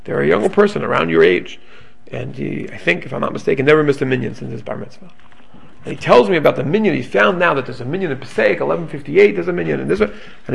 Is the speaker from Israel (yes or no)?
yes; Israel; because I'm from Israel